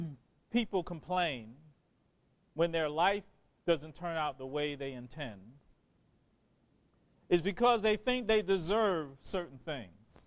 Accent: New Jersey, United States; born there; now in Brooklyn, United States; I was born in New Jersey.

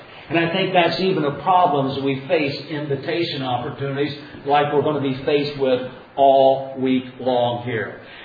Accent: Dunkirk, Indiana, United States; He's in my hometown of Dunkirk, Indiana.

